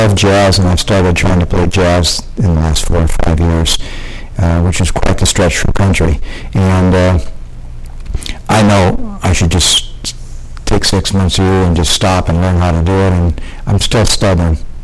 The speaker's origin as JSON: {"language": "English", "town": "Estherville", "region": "Iowa", "country": "United States", "tie": "born there", "said": "I was born in September, on September 29, 1946 in Estherville, Iowa."}